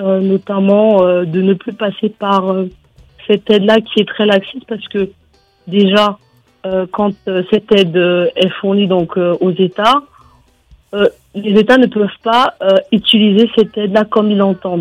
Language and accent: French; Cameroon; Moi, en tant que Camerounaise, par exemple, je n'ai jamais vu de retombées physiques de cette aide.